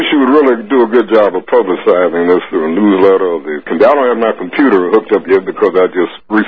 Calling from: Richland Park, Illinois, United States; Good morning. I'm Richland Park, Illinois.

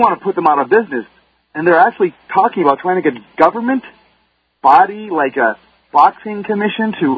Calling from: Minnesota, United States; I'm here calling from the Capitol, or the place where Best Buy is headquartered

